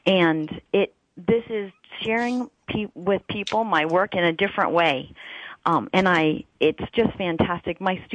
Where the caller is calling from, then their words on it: Sacramento, California, United States; Yes, I'm calling from Cosumnes River College.